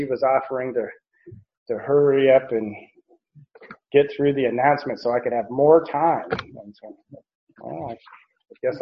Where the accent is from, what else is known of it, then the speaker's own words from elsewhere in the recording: Arizona, United States; but I grew up just outside of Phoenix as a little kid.